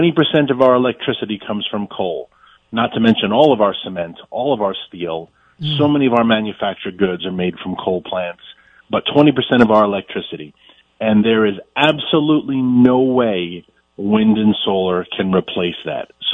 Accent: New York City, New York, United States; I grew up in New York City. I didn't even know what the heck a tent was.

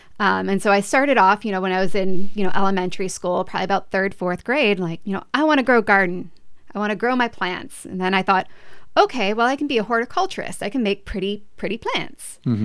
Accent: Appalachia, United States; I grew up in the Appalachians. My county is almost entirely national forest. The main employer of the region is a paper company.

